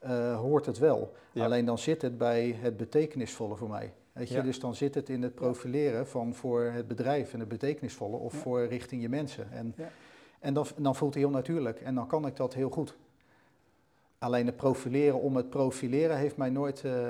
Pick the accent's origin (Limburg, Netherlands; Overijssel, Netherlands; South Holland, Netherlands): South Holland, Netherlands; Rotterdam; ik ben in Rotterdam-omgeving ook opgegroeid. Rotterdamse bedrijf gewerkt, bij Feyenoord gevoetbald.